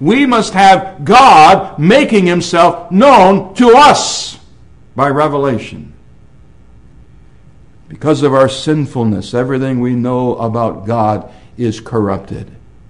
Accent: Michigan, United States; born there; I wasn't adopted. I was born in Michigan, and I have a father.

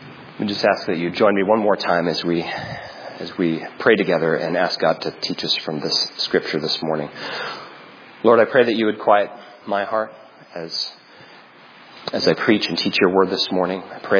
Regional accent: Burlington, Massachusetts, United States; now in Louisville, United States; We grew up in Massachusetts, in Burlington, Massachusetts, and as he said, now we're in Louisville, Kentucky

